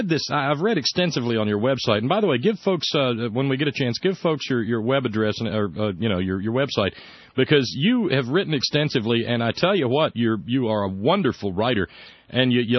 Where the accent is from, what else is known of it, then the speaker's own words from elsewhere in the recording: Florence, Alabama, United States; now in West Virginia, United States; I'm an Alabamian, too. I'm in West Virginia now. My family's from here, but I was born in Florence.